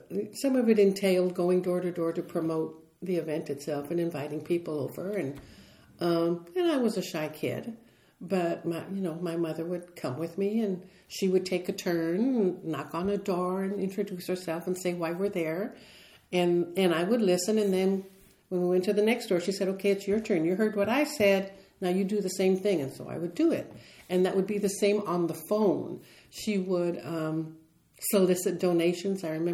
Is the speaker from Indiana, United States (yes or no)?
no; Boyle Heights, California, United States; I'm from a family of 8 children. I grew up in Ramona Gardens Public Housing, the housing project, in Boyle Heights, Lincoln Heights.